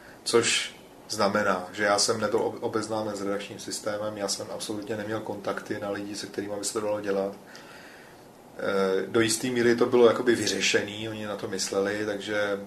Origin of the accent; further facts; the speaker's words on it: Iran; Já nevím, jestli nás zmínil jsem, že jsem to dětství strávil v Iránu.